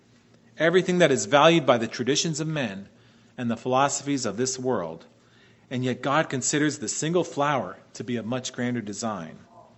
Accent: Pennsylvania, United States; You know, I grew up there in Pennsylvania, like I told you before, that river, that Schuylkill River, that corridor.

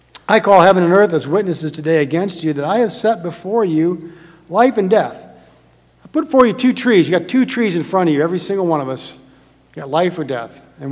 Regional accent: Michigan, United States; I'm from Michigan, so who would, like, why would that even be a problem, right? But that's a big thing. I mean, when I grew up in southern Michigan

